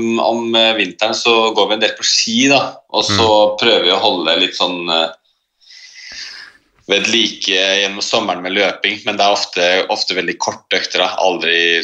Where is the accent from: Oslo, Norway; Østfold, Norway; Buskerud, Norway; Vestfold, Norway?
Oslo, Norway; Jeg er 26 år gammel. Jeg er født og oppvokst i Oslo.